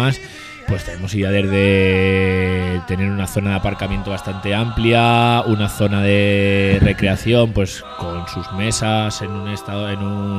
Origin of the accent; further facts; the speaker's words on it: Toledo, Castilla-La Mancha, Spain; yo no soy de aquí de Cuenca, pero soy de Toledo, que también es de interior.